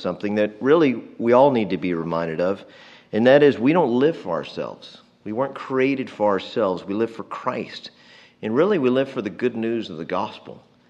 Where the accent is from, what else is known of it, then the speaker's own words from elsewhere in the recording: Texas, United States; And in me being a Texan, I can say, hey, I think it was a good kind of pride.